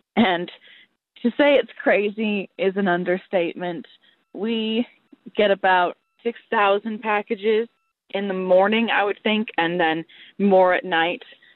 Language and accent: English; Olympia, Washington, United States; I'm from Olympia, Washington, and I am a current postal office worker.